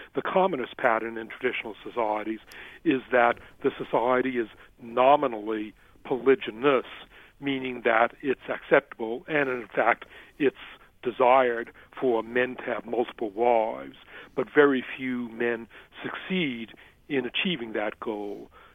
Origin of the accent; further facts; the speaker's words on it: Boston, Massachusetts, United States; also born or lived in Britain / Germany; Originally, Boston, but my accent got messed up subsequently by living in Britain, Germany.